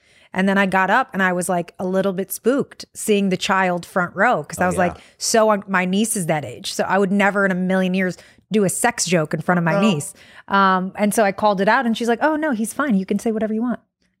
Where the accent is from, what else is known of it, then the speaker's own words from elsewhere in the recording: Detroit, Michigan, United States; I'm from Detroit, a couple.